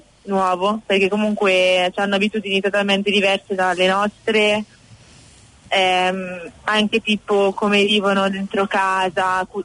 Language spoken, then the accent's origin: Italian; Ancona, Marche, Italy; Di Ancona, nel centro Italia.